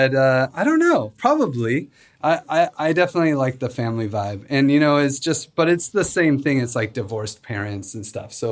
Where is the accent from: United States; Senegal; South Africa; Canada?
United States; Spokane, Washington; I grew up in Spokane, which is like part near in Washington State, near Idaho.